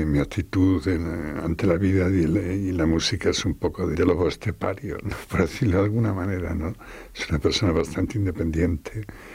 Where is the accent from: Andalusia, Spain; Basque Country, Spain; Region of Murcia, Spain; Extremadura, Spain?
Extremadura, Spain; yo empecé haciendo canciones muy influenciado por el folk de mi tierra, ¿no? Por la música popular extremeña.